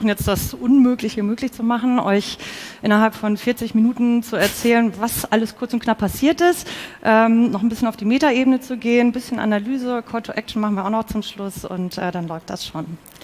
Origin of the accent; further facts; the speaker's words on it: Hamburg, Germany; ich komme aus Hamburg.